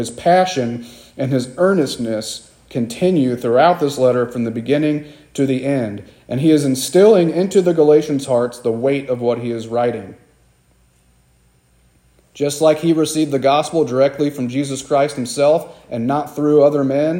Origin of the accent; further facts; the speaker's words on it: Kentucky, United States; when I went off to college, and I told people I was from Kentucky